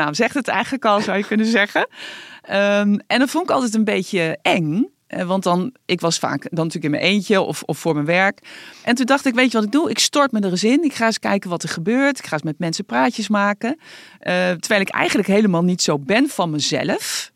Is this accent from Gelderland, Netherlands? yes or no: yes; Arnhem, Gelderland, Netherlands; born there; Namelijk, ik ben natuurlijk geboren in Arnhem.